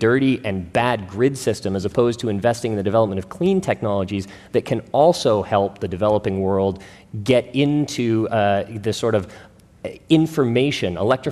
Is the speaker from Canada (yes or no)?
yes; Edmonton, Alberta, Canada; I come from Edmonton in Alberta.